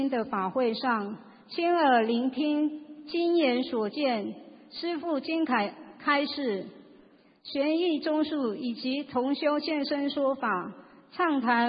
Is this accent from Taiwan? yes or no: yes; Taipei, Taiwan; 我来自台湾台北